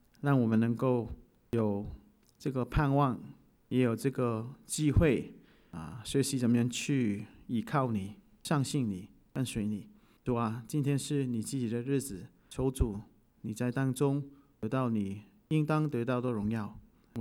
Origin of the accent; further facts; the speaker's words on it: Hong Kong; first language Cantonese; Chinese is a second language; 我的背景是粤语，因为我是从香港来。我的侍奉的背景就是粤语